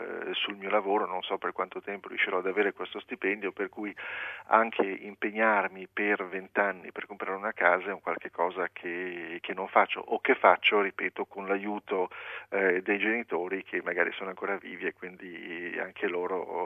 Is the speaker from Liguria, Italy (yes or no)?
yes; Liguria, Italy; Poi lo chiedete a me, io sono ligure